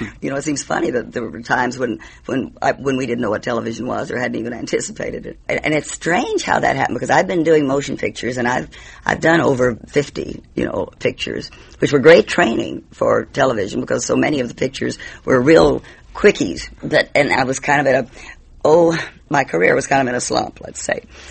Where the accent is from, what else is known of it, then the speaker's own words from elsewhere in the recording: Houston, Texas, United States; And so I won, in Houston, my hometown.